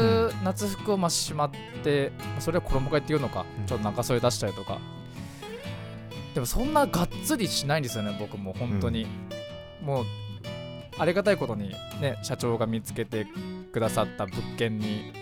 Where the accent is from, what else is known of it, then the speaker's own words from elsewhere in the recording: Fujisawa, Kanagawa, Japan; 藤沢出身の俳優タレントとして活動する私